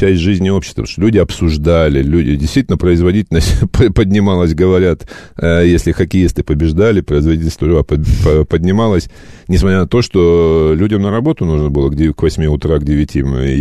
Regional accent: Krasnoyarsk, Krasnoyarsk Krai, Russia; я вырос в Красноярске, и вот в той малогабаритной хрущевской квартире

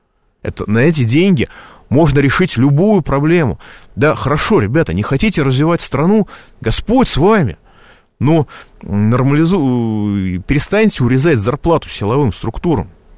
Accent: Moscow, Russia; В Москве получше. Я говорю это как москвич

